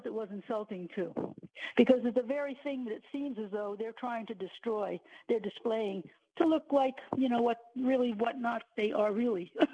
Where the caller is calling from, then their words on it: Sarasota, Florida, United States; Hi, Captain. … in Sarasota.